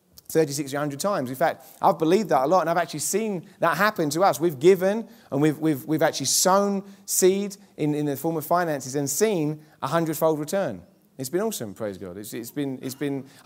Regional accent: England, United Kingdom; a lady from my hometown in England, little hometown in England

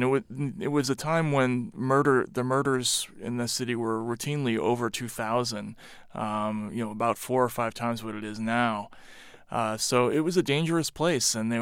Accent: Massachusetts, United States; which is I grew up in Massachusetts, so I was familiar with.

